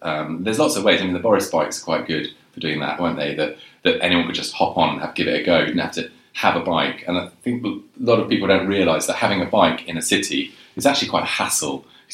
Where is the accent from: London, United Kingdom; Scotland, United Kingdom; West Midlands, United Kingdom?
London, United Kingdom; because I grew up in London. And that's sort of when I started cycling all around London.